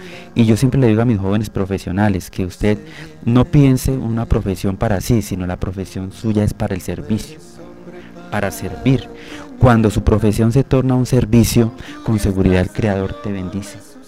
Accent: Colombia; Dejé una buena huella allá como colombiano, porque cada vez que yo hacía una actividad en Brasil con toda esta juventud me sentía un verdadero colombiano, pero ante todo un verdadero cristiano

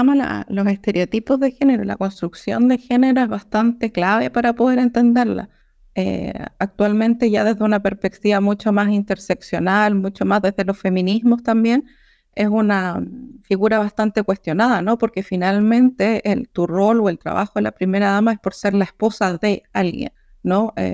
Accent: Chile; Como yo soy de Chile

